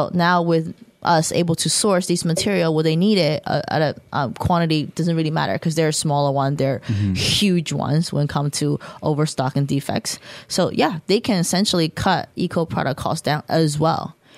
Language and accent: English; United States; because like I am like Chinese born and raised in the States, so I do have both sides, right?